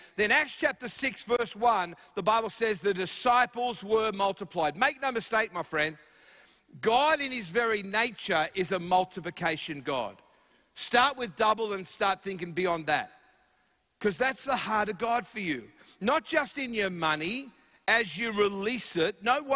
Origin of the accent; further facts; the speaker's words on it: Australia; I'm Australian, that's my excuse.